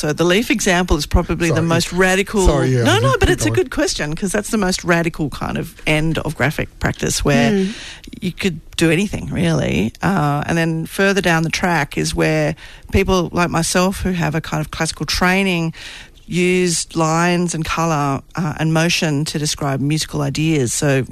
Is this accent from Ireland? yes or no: no; Perth, Western Australia, Australia; I'm from Perth originally